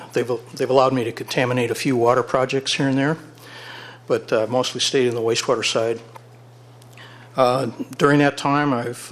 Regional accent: Iowa, United States; I grew up in Iowa and went to school at Iowa State

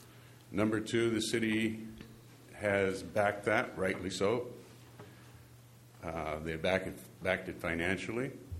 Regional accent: Atascadero, California, United States; This is good for Atascadero. I've lived here for 28 years. This is my hometown.

